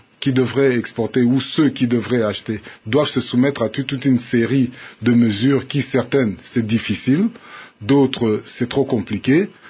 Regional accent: DR Congo; chez nous en RDC

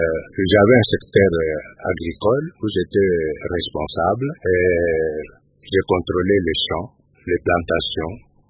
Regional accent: Kasaï-Oriental, DR Congo; Je suis né au Kassai, dans le district de Tilenge, province du Kassai oriental.

